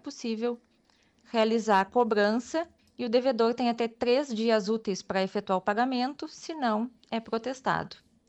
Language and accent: Portuguese; Bagé, Rio Grande do Sul, Brazil; Eu sou natural de Bagé, mas eu... Antigamente, antes de vir para cá, trabalhava num cartório em Pelotas. Tinha um cartório lá. Ah. E aí, posteriormente, escolhi São Lourenço e agora estou aqui há um ano já.